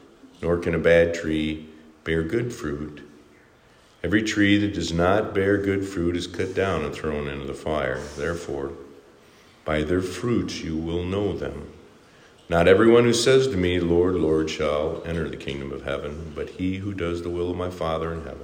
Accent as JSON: {"language": "English", "region": "Michigan", "country": "United States", "said": "I'm from Michigan, and I tried to turn the color up."}